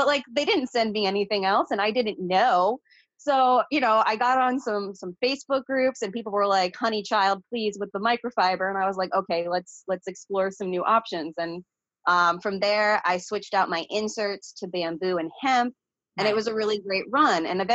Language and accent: English; Florida, United States; I'm from the Treasure Coast of Florida, which is kind of like East Coast, kind of in the middle. So we're not like Disney, but we're also not Miami.